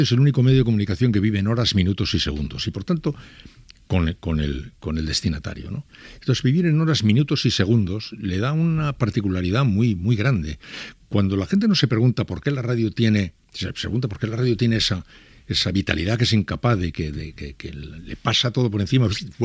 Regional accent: San Sebastián, Basque Country, Spain; como una pieza más del puzzle de nuestra condición de donostiarras, ¿no?

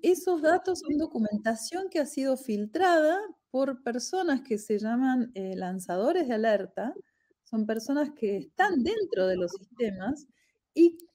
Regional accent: Argentina; Yo soy argentina y francesa

